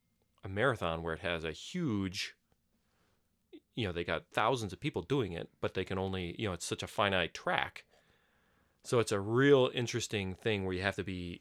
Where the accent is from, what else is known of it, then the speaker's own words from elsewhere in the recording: Minnesota, United States; It's just fun as a Minnesotan to poo-poo other states just because they're right there.